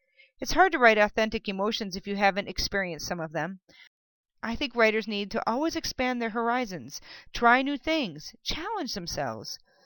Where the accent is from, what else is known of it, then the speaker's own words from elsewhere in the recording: Minnesota, United States; also born or lived in the South; I grew up in Minnesota, and I'm adopted. I also lived in the South, which is interesting if you're a Yankee. I spent my summers on the North Shore of Minnesota, backpacking and canoeing.